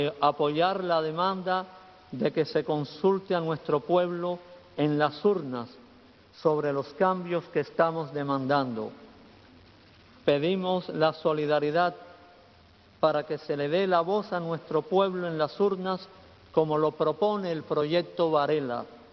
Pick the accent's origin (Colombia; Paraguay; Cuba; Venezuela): Cuba; En mi país hay miles de hombres y mujeres que luchan por los derechos de todos los cubanos en medio de la persecución.